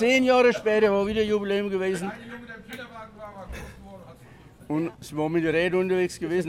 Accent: Stockheim, Germany; ich komme aus Stockheim.

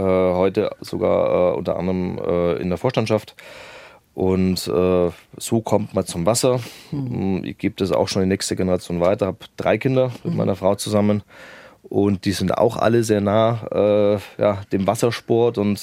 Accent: Augsburg, Bavaria, Germany; born there; Ja, tatsächlich, gebürtig in Augsburg

